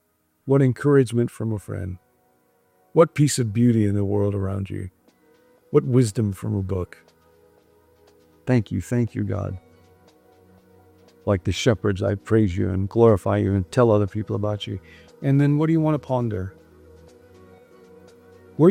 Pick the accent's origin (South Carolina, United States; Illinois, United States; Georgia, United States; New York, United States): Illinois, United States; Rockford; Many, many years ago, my hometown in Rockford